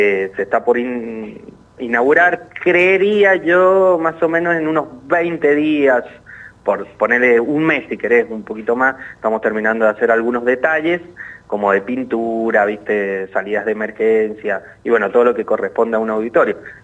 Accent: Mendoza, Argentina; como mendocino

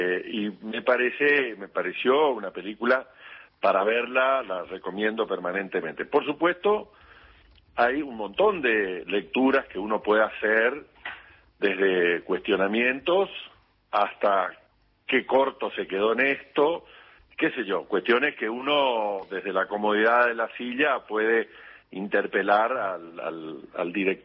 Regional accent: Goya, Corrientes, Argentina; estando instalado en mi pueblo, en mi ciudad querida de Goya.

